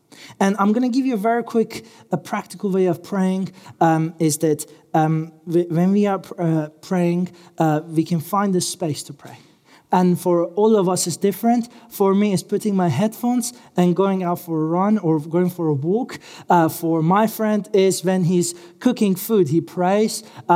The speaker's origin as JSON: {"language": "English", "country": "Iran", "tie": "born or raised there", "said": "As I mentioned, I'm Iranian. I grew up in Iran. I grew up in persecuted church."}